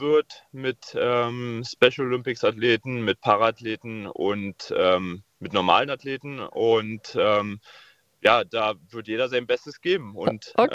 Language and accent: German; Schwedt, Brandenburg, Germany; born there; Also ich bin ja gebürtiger Schweter